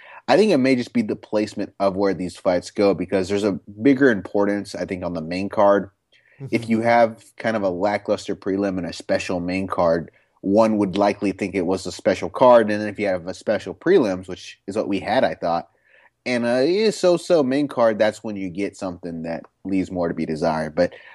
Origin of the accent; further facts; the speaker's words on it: Harlingen, Texas, United States; The one guy from my hometown, Harlingen, Texas, or San Benito, I don't know where he trained